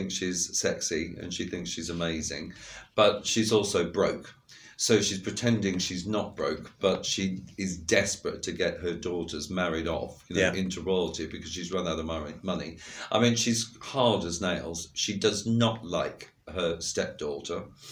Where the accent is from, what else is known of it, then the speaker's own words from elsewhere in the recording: Ballarat, Victoria, Australia; because I thought highly of myself, but I was from Ballarat.